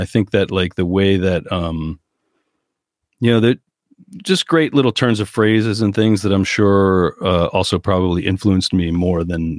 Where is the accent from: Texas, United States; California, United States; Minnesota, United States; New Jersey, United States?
New Jersey, United States; like I'm Irish and Italian. And I will tell you that, like, for the first probably 20 years of my life, especially, you know, growing up, where I did in Jersey, it's very Italian.